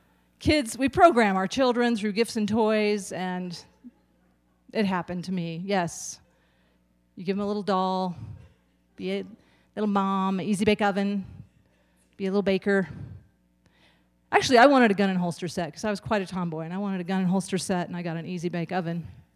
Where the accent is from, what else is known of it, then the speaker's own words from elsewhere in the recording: the Ozarks, United States; I'm from the Ozarks, so I have to, keep in touch. That's all I'm saying. I'm originally from the Ozarks.